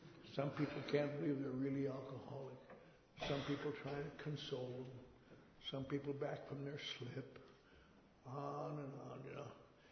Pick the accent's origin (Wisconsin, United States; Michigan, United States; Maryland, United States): Wisconsin, United States; And last week in my hometown in Wisconsin.